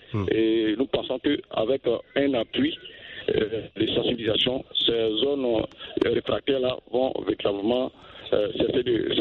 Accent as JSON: {"language": "French", "country": "Côte d’Ivoire", "said": "chez nous, en Côte d'Ivoire, cette pratique a reculé"}